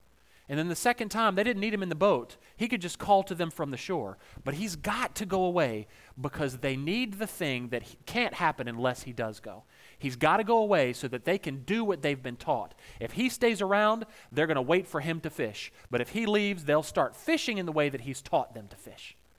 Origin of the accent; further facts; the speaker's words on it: Georgia, United States; born there; And I was like, "No, no, I was born in Georgia." It's that kind of thing. It's that home feeling.